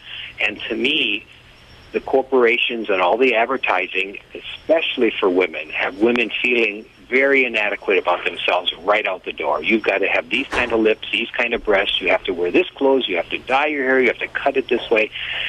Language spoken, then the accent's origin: English; United States; You know, I'm an American, and I'll tell you, I don't go for everything being free to corporations